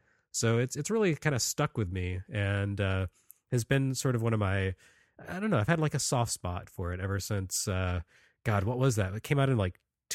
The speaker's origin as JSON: {"language": "English", "region": "Texas", "country": "United States", "tie": "born or raised there", "said": "I grew up in Texas, so like a 3-hour drive there, it's like, oh yeah, that's the next town over."}